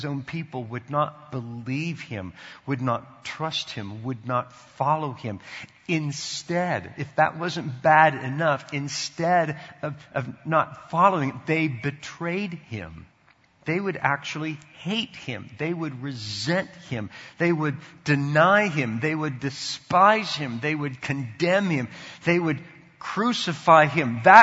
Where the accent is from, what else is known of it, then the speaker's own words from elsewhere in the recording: Canton, Ohio, United States; born there; I was born in Canton, Ohio. That's the cradle of football. That's the nursery of the NFL. The hospital in which I was born is across the street from the Football Hall of Fame. In my town, every newborn boy went home from the hospital with a football.